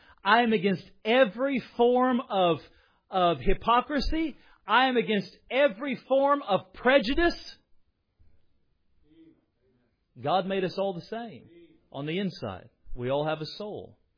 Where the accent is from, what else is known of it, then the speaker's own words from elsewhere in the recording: United States; I love America. I'm American inside and out, and I'm thankful to be born here.